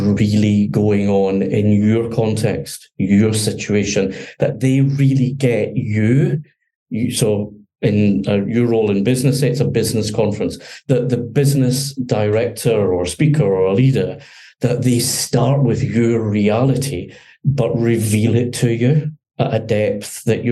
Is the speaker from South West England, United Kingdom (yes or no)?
no; Scotland, United Kingdom; your listeners, your podcast viewers will have guessed I'm Scottish, right?